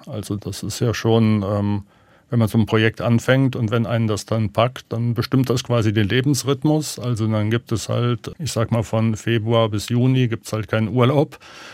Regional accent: Bonn, North Rhine-Westphalia, Germany; also ich komme aus Bonn und die Eifel ist da nicht weit.

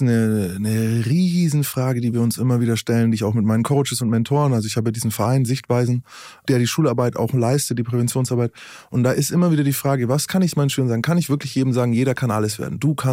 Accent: Nuremberg, Bavaria, Germany; Ich komme aus Nürnberg, ja.

